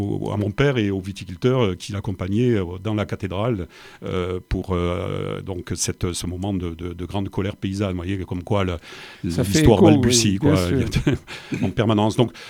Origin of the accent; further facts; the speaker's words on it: Frontignan, Occitanie, France; moi, je suis de Frontignan, je suis en dehors de la métropole